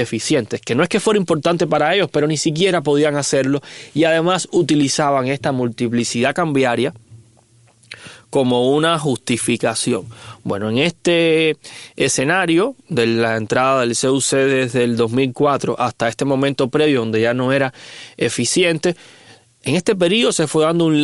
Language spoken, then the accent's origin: Spanish; Cuba; yo le llamaría simplemente los fenicios del Caribe, que somos los cubanos